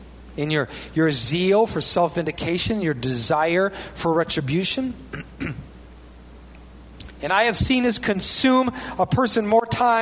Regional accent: Midwest, United States; because I'm a Midwesterner, but I have traveled around.

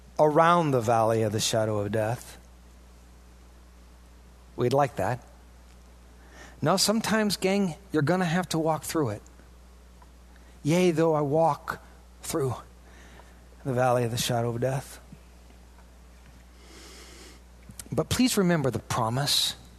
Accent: Wisconsin, United States; I mean, we're from Wisconsin.

